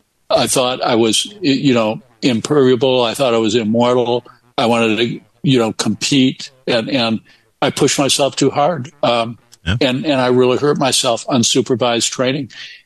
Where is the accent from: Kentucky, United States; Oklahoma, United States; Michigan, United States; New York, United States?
Michigan, United States; Ann Arbor; because my mother was a labor and delivery nurse at University of Michigan, where I spent some time growing up in Ann Arbor.